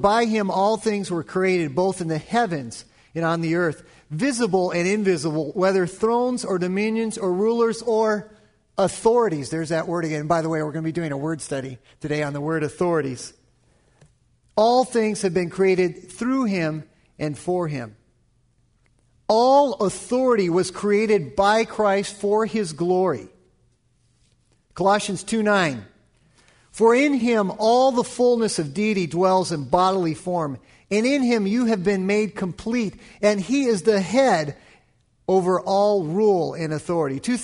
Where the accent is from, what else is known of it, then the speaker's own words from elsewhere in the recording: California, United States; I'm from California, so I can say these things